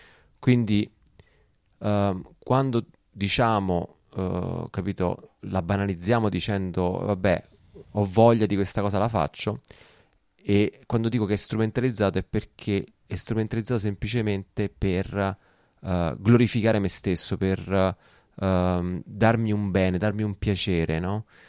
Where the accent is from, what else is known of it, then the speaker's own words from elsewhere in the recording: Rome, Lazio, Italy; però comunque sono di Roma, quindi ci sta.